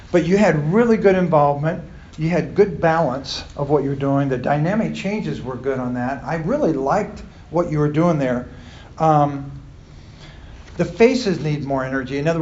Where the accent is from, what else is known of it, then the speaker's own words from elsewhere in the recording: Columbus, Ohio, United States; I'm from Columbus, Ohio.